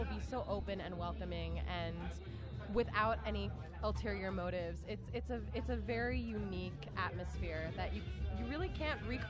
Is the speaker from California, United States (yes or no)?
yes; Berkeley, California, United States; also born or lived in Oakland; I grew up in Berkeley and Oakland. I spent a lot of time here, and then I moved away